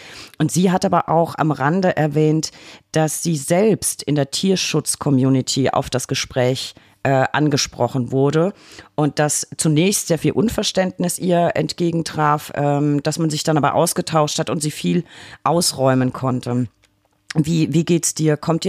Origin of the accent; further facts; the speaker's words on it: Bavaria, Germany; Ich komme halt aus Bayern